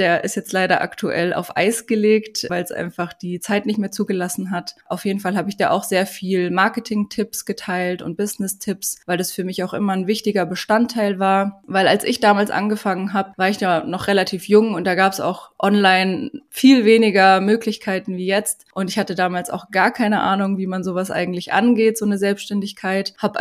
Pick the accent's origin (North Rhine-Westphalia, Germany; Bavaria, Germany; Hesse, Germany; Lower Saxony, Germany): Bavaria, Germany; Munich; Bin aus München